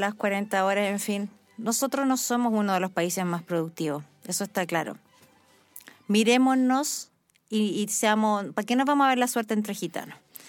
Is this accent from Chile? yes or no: yes; Chile; estamos celebrando esta hermosa fiesta en nuestro país donde nos unimos todos como chilenos